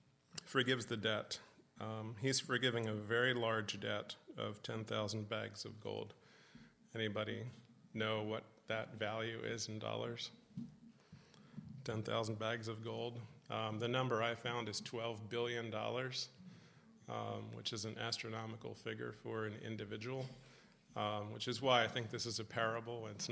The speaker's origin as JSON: {"language": "English", "country": "United States", "said": "as an American who doesn't come from a city"}